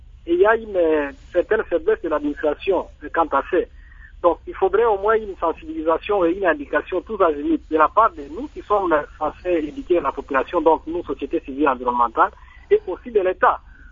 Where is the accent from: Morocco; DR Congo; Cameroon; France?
DR Congo; Kindu, Maniema; vous allez constater par exemple ici chez nous à Kindu, où les gens prennent des sacs de déchets pour aller jeter dans les rivières